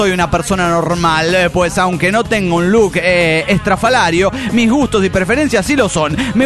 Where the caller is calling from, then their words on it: Morelia, Michoacán, Mexico; de Morelia, Michoacán, México.